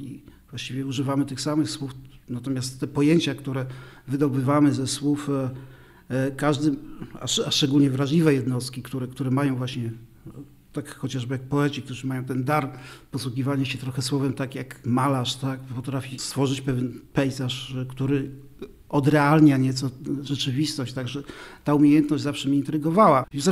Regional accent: Lublin, Lublin Voivodeship, Poland; Jestem z Lublina, jestem stąd.

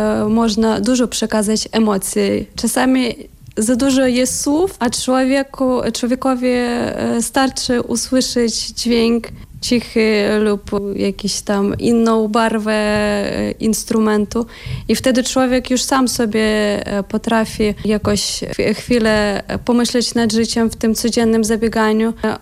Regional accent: Ukraine; Polish is a second language; moved away; Grałam koncerty w Niemczech, na Ukrainie, bo właśnie pochodzę z Ukrainy.

